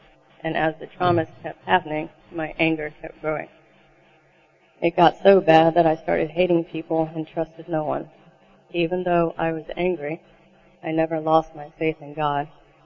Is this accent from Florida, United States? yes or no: yes; Florida, United States; I was born and raised in Florida. I grew up in a Baptist church and went to a private school there as well.